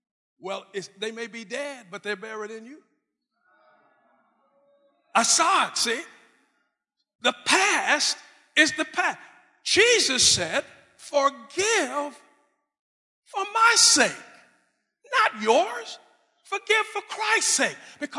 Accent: New Mexico, United States; I was raised in New Mexico. Hispanics, Spanish-speaking people fought us every day on our way to school.

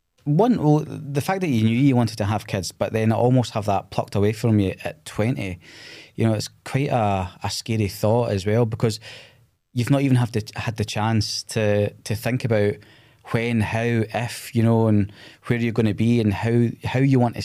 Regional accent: Scotland, United Kingdom; As Scottish men, there is that mentality of I don't know if I can do that.

